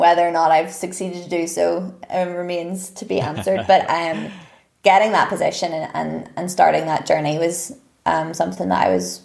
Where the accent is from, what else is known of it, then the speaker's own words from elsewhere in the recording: Northern Ireland, United Kingdom; especially because I came from Northern Ireland, hadn't really ventured that far away from home.